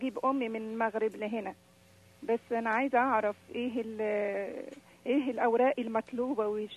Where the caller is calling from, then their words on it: Canada; مقيمة هنا في كندا.